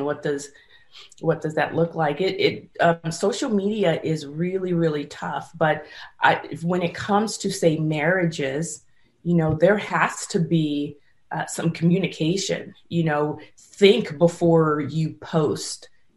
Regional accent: San Francisco, California, United States; Or I'm from San Francisco.

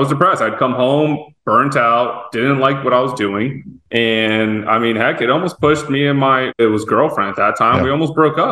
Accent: Fort Lauderdale, Florida, United States; Growing up in Fort Lauderdale, my mom worked for a title company, owned a title company.

